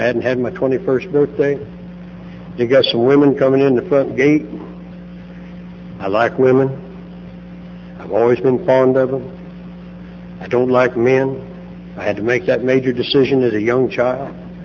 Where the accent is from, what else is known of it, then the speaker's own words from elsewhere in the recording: Bakersfield, California, United States; Born and raised in Bakersfield. I like to say that's a good reason to start drinking.